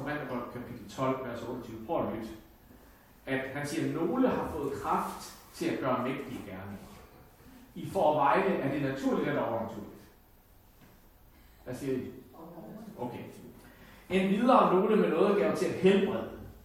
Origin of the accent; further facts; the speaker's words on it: Billund, Region of Southern Denmark, Denmark; Og jeg kom fra så almindeligt, kedeligt, jysk, middelklasse hjem. Jeg voksede op og følte, jeg voksede op i Billund, ligesom Billundsposten kalder Danmarks Las Vegas. Og der kommer jeg fra.